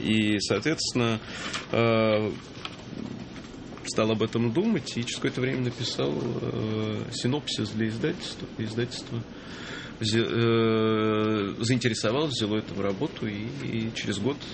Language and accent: Russian; Moscow, Russia; Да, я очень люблю Москву. Я ее, конечно, как любой нормальный москвич, иногда ненавижу, даже очень часто. Но все-таки, в общем, мне приятно здесь жить